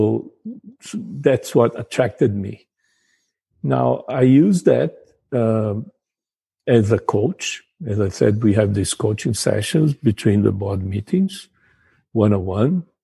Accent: Brazil; I'm originally from Brazil

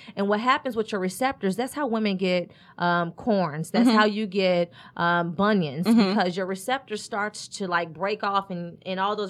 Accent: Indianapolis, Indiana, United States; But growing up, I'm from Indianapolis, Indiana.

